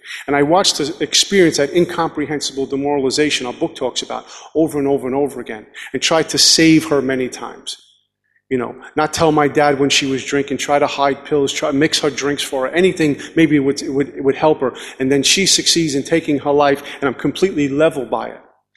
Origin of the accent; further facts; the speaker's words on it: Brooklyn, New York, United States; My first drink came when I was about 14 years old growing up in Brooklyn.